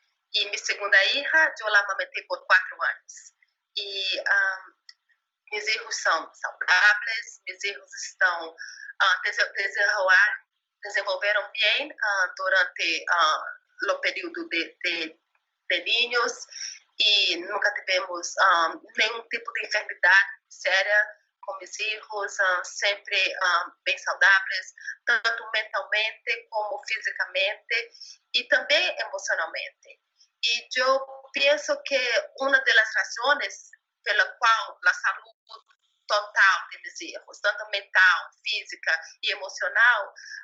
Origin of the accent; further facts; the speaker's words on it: Brazil; Spanish is a second language; soy brasileña, madre de dos hijos